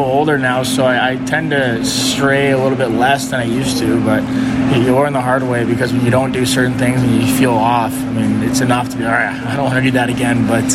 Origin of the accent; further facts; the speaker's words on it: Winnipeg, Manitoba, Canada; born there; I was born in Winnipeg.